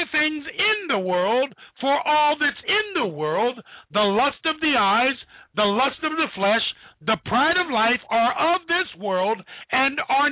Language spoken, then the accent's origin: English; Ohio, United States; born there; meaning I was born in Ohio, America, and we want to make this a Christian nation